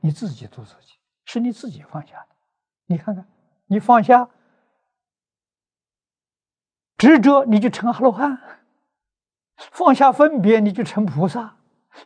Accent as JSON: {"language": "Chinese", "town": "Lujiang", "region": "Anhui", "country": "China", "said": "我是安徽庐江人"}